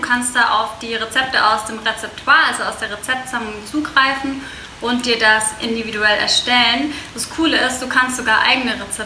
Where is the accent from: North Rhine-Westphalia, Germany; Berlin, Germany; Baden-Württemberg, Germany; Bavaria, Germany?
Baden-Württemberg, Germany; ich komme ja aus dem Schwabenländle.